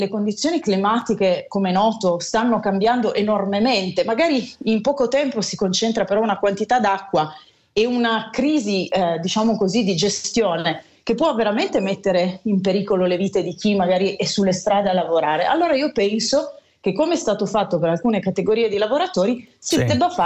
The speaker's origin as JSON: {"language": "Italian", "region": "Piedmont", "country": "Italy", "said": "io sono piemontese"}